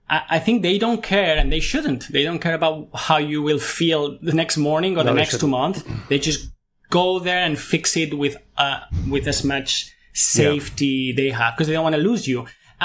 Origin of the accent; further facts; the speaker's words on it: Spain; I'm from Spain, so it's a Catholic country.